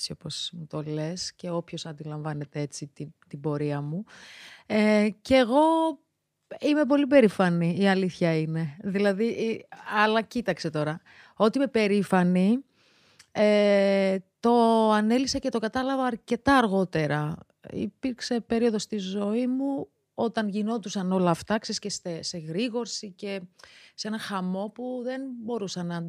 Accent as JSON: {"language": "Greek", "region": "Tbilisi", "country": "Georgia", "tie": "born or raised there", "second_language": "Greek", "moved": "yes", "lives_now": "Greece", "said": "προέρχομαι από τη Γεωργία, γεννήθηκα μεγάλωσα στην Γεωργία, στην πρωτεύουσα της Γεωργίας, στη Τυφλίδα. Μετακόμισα στην Ελλάδα 2001"}